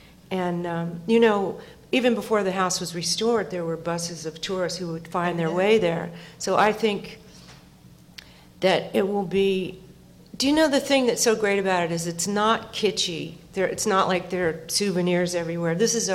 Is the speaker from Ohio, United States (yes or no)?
no; Memphis, Tennessee, United States; born there; the fact that I was born in Memphis, the fact that my father came from here, my grandparents were cotton farmers